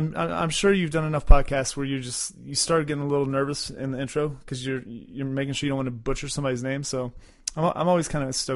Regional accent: Florida, United States; I grew up in South Florida, and there's a reason I don't live there anymore.

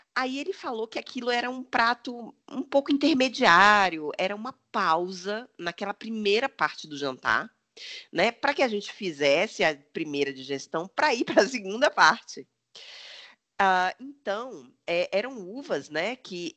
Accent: Bahia, Brazil; also born or lived in Germany; Imagina, gente, eu sou baiana, né? Imagina morar lá numa cidade que dava menos 10 no inverno.

